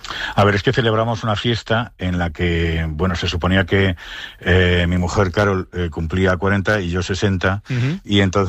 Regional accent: Bilbao, Basque Country, Spain; somos de Bilbao, pero por esencia

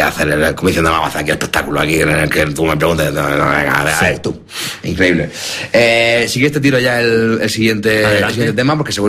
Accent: Spain; Menos mal que soy de España. Imagínate ser de otro sitio.

